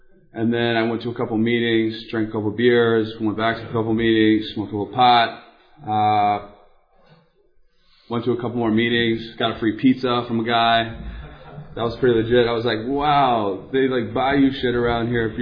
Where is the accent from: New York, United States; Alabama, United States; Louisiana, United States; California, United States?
California, United States; San Diego; also born or lived in Encinitas / San Luis Obispo; Born and raised in San Diego. Not too far from here. Encinitas is where I did a lot of my weird stuff. And San Luis Obispo is where I ended the weird stuff.